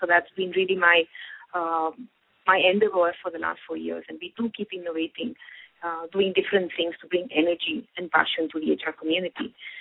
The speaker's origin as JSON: {"language": "English", "country": "Spain", "second_language": "English", "lives_now": "India", "said": "A lot of you will be hearing my accent. I actually do sound quite Indian after 10 years. And Spanish people actually are not pretty good in English."}